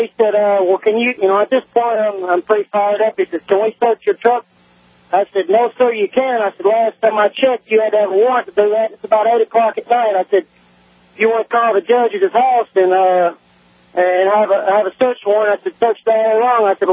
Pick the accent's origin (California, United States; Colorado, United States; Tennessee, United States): Tennessee, United States; Nashville; I was raised up in Nashville, you know, so I'm used to dealing with an aggressive police force, but I moved to West Tennessee.